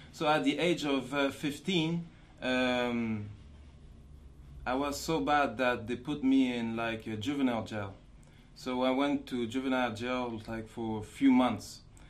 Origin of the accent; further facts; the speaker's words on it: Montreal, Quebec, Canada; father is from Haiti, and my mother is from Switzerland, and I'm Muslim 2 years now. I was born in Montreal, and I grew up in Montreal.